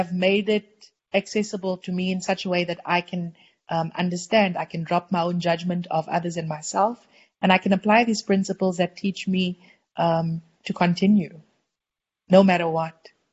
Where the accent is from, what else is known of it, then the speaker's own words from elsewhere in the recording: South Africa; accent: South African; I hope that my accent wasn't too contrary or too South African, too Boerewors-y.